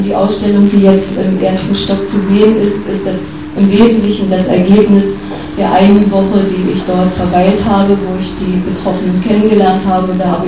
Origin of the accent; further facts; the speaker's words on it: Germany; Ich komme aus der DDR, stelle mich wirklich ganz kurz vor